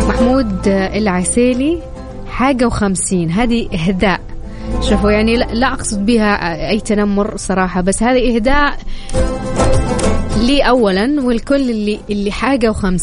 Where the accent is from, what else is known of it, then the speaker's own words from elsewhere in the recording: Taif, Makkah Province, Saudi Arabia; born there; ترى على فكرة أنا من مواليد الطائف